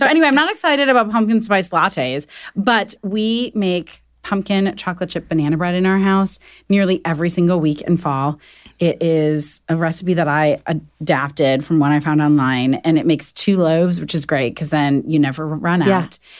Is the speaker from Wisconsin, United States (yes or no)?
yes; Wisconsin, United States; I grew up in Wisconsin, so I'm a big Packer fan.